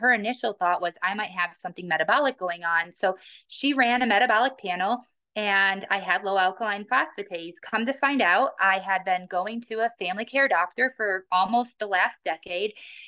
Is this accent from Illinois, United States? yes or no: no; Michigan, United States; I actually had significant running injuries in college where I grew up in Michigan and I actually traveled to Canada to a very specific physical therapist to help me.